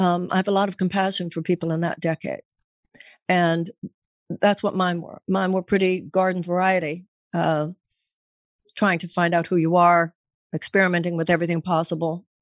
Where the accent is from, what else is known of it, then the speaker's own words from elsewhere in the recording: Houston, Texas, United States; Yeah, I'm from Houston. And when I get nervous or tired, it all comes out.